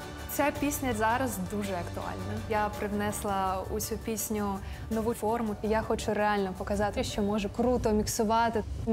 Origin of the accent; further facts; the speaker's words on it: Kyiv, Ukraine; мені 26 років і я з Києва.